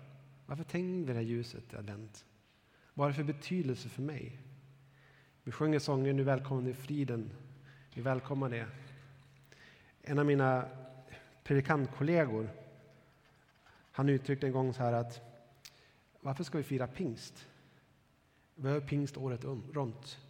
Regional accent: Norrland, Sweden; Jag växte upp i Norrland.

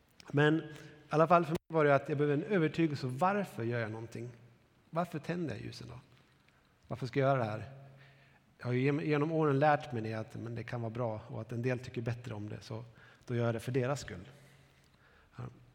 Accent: Norrland, Sweden; Jag växte upp i Norrland.

